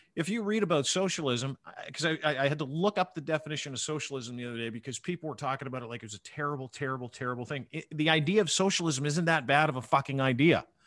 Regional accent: Canada; the best thing about being Canadian is not being American.

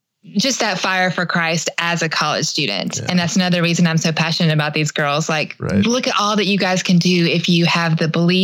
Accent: Atlanta, Georgia, United States; I grew up in Atlanta, Georgia.

